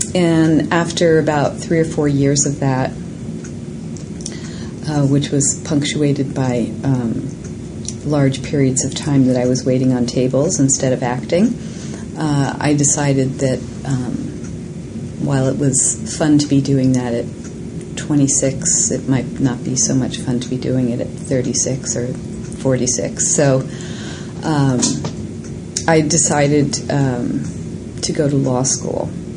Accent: Baltimore, Maryland, United States; I grew up in Baltimore

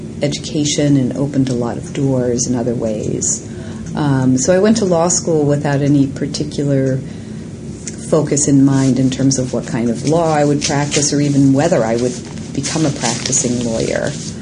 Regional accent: Baltimore, Maryland, United States; I grew up in Baltimore

